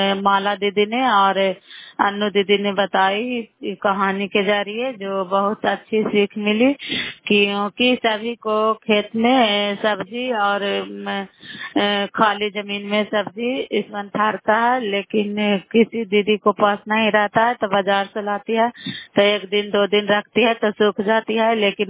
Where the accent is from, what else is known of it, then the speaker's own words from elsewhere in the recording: Bihar, India; नालंदा जिला कराए ब्लॉक के निवासी हूँ।